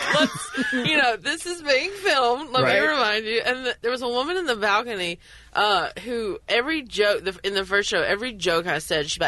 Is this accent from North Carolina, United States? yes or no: yes; Belmont, North Carolina, United States; Yeah, I am from Belmont and in North Carolina.